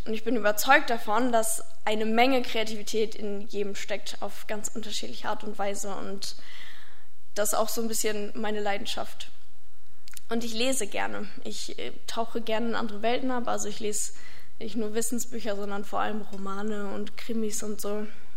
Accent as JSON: {"language": "German", "town": "Emden", "region": "Lower Saxony", "country": "Germany", "tie": "born or raised there", "lives_now": "Oldenburg, Germany", "said": "Ich komme aber ursprünglich aus Emden. Also ich bin im wunderschönen Ostfriesland geboren und liebe deswegen auch manchmal sehr das graue Wetter"}